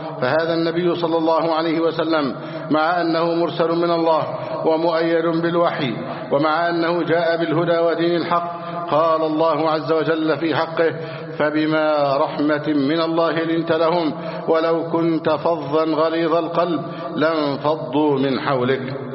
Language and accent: Arabic; Egypt; اللهم احفظ ثغورنا، اللهم احفظ حدود بلدنا مصر.